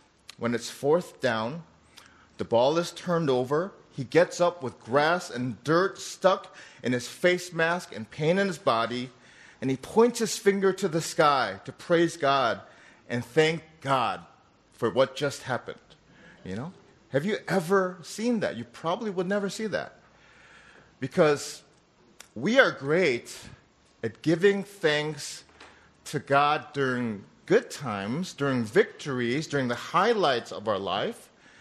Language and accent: English; Minnesota, United States; also born or lived in Wisconsin / Pennsylvania / Illinois; now in Georgia, United States; I've lived in Wisconsin. I grew up in Minnesota. I lived out in Pennsylvania and Philadelphia for a number of years. Lived in Illinois. So I've always been a northerner.